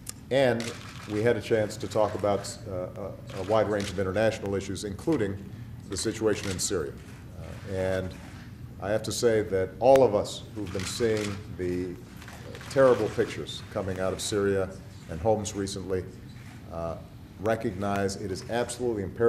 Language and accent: English; Chicago, Illinois, United States; In preparation for our meeting in Chicago and NATO, in my hometown